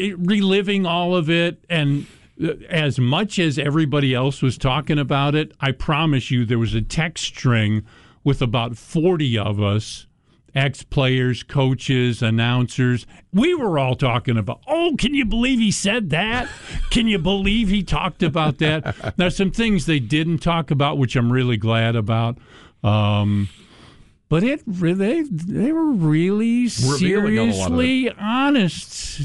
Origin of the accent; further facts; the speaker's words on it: Chicago, Illinois, United States; Well, I'm from Chicago, so hell no, I'm not doing those.